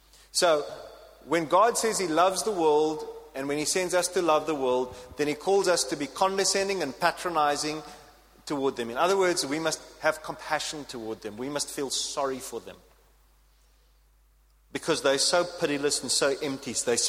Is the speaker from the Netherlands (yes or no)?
no; South Africa; It's just one of those default weaknesses that come with being South African.